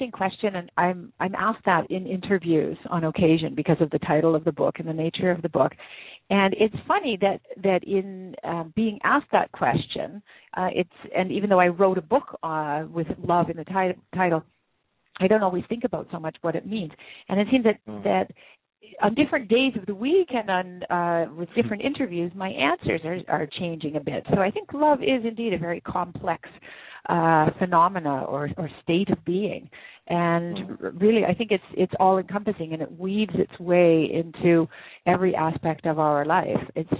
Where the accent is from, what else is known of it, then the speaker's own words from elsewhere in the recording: Ontario, Canada; now in Vienna, Austria; I'm from Canada. So I'm a Canadian citizen. I grew up in Northern Ontario, where it's very cold, and in the wintertime at least. And I grew up in a multicultural family. So I have a British Ukrainian Canadian background, and then I married an Austrian